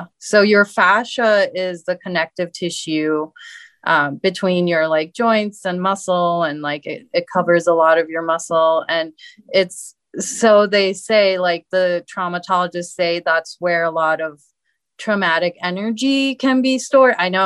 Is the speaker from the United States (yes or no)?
no; Turkey; I'm originally from Turkey, and Turkish people are known for being obsessed with cats.